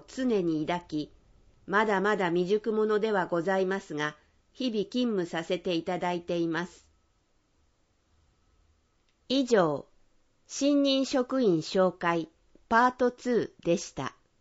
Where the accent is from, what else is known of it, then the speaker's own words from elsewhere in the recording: Yokkaichi, Mie, Japan; 地元四日市で働けることを嬉しく思いながら